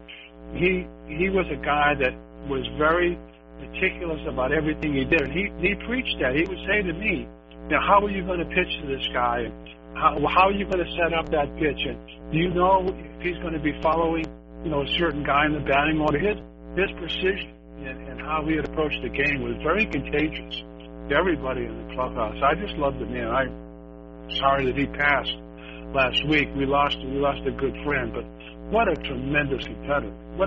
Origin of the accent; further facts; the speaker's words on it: Boston, Massachusetts, United States; It was my hometown, so I was coming back, you know, to where my mom and dad lived and my friends from high school and stuff like that.